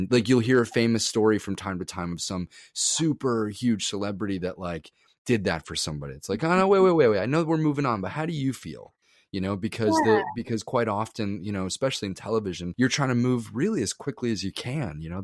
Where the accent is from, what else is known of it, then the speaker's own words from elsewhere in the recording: New Jersey, United States; I grew up in Jersey. I'm also Cuban, by the way.